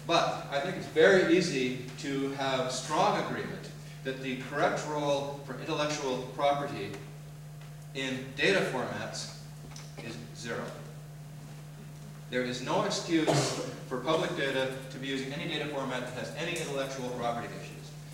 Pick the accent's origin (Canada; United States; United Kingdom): Canada; I should say, I'm Canadian, so I say they about the Americans.